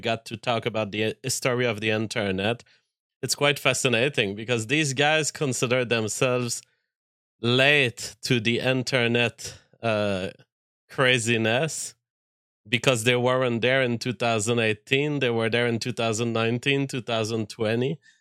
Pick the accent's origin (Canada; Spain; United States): Canada; as a Canadian, I cannot publish this link on my social media